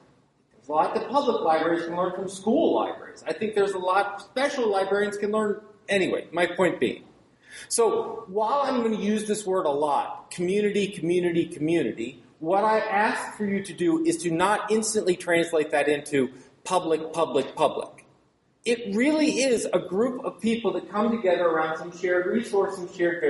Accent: New York, United States; I'm a professor from New York, and so I'm not usually hard to hear. But seeing as I'm from central New York, which, as you know, is north of upstate New York

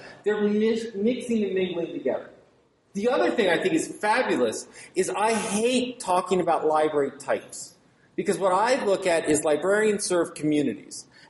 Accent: New York, United States; I'm a professor from New York, and so I'm not usually hard to hear. But seeing as I'm from central New York, which, as you know, is north of upstate New York

